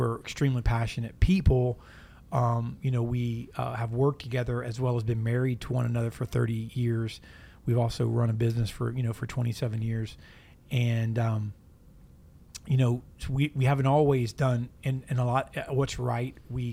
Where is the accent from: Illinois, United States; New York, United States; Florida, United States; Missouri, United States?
Florida, United States; Tampa; But I'm not. I'm from Tampa, Florida.